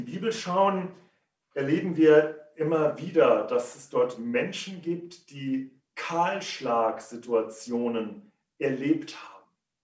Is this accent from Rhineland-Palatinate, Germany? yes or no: yes; Rhineland-Palatinate, Germany; Ich bin aufgewachsen im Westerwald. Und zwar in der Waldstraße.